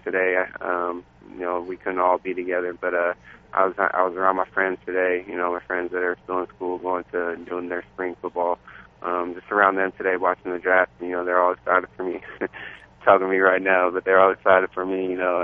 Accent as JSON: {"language": "English", "region": "Oregon", "country": "United States", "tie": "born or raised there", "said": "You know, I came from Oregon, I'm from Oregon, so I know, you know, I grew up, you know, watching University of Oregon and watching Oregon State"}